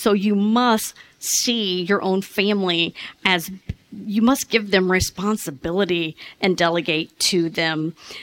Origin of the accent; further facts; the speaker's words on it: the South, United States; I'm from the South, and we do that.